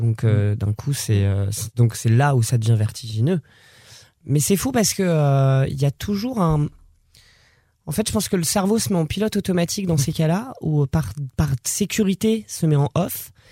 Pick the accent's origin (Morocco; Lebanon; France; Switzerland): France; Poitiers, Nouvelle-Aquitaine; Et moi, je suis de Poitiers, donc je venais régulièrement dans le coin quand j'étais plus jeune.